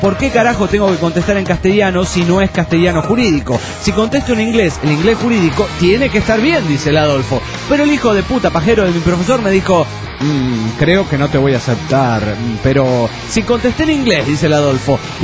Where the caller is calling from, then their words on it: Michoacán, Mexico; de Michoacán, México.